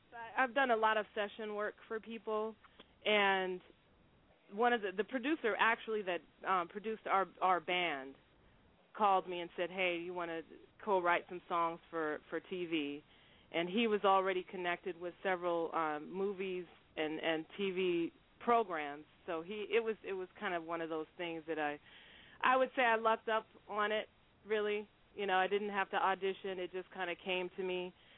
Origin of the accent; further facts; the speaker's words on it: New Mexico, United States; moved away; I'm from New Mexico, so we pretty much toured all over New Mexico, Arizona, that kind of thing. I decided that I wanted to take the move out to Los Angeles.